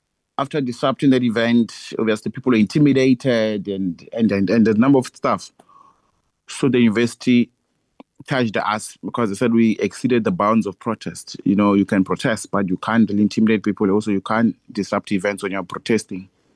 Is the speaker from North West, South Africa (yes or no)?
no; Limpopo, South Africa; I'm from Limpopo, very, very small village, from a very poor family.